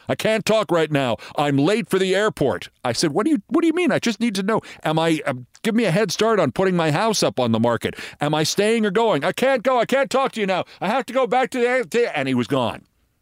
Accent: New York, United States; I wanted to work in my hometown of New York

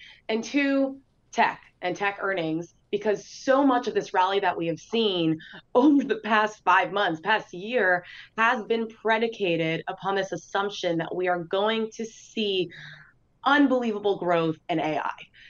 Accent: Florida, United States; And yes, I was part of the mass exodus down to Florida, but I tell everyone that I was raised here. I'm from Florida.

